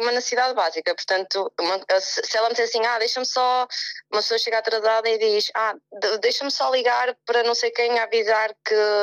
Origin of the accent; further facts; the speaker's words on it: Esposende, Norte, Portugal; now in Leça da Palmeira, Portugal; Olha, eu sou de Esposende, mas estou a viver no Porto, em Leça da Palmeira.